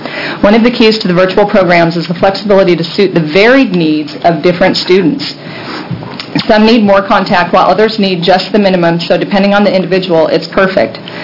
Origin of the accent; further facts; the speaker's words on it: Canby, Oregon, United States; I'm from Canby, Oregon.